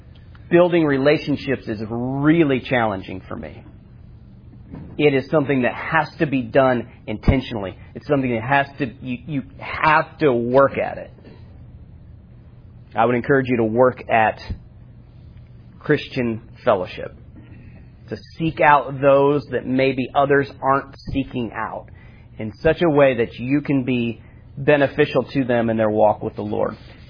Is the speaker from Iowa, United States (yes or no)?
yes; Iowa, United States; Nevin and I have been buddies for several years. Our personalities work together. We're from Iowa.